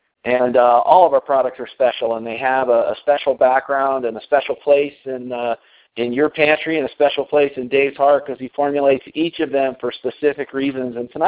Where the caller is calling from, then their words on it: Colorado, United States; I am calling in from Colorado tonight.